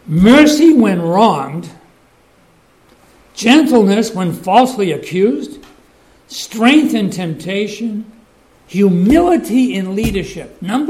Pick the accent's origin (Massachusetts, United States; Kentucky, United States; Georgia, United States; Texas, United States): Massachusetts, United States; Cape Cod; But, I mean, I grew up in the Cape. I know all about the tourists.